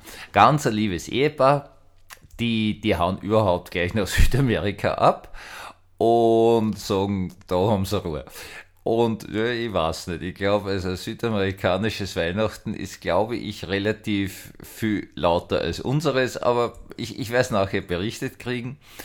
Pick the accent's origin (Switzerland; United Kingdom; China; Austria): Austria; Es war nicht so einfach als Österreicher im Ausland.